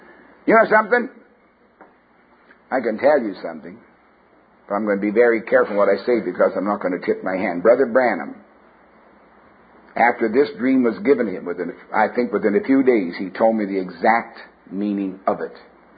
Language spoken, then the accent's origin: English; Canada; I'm a Canadian, know that.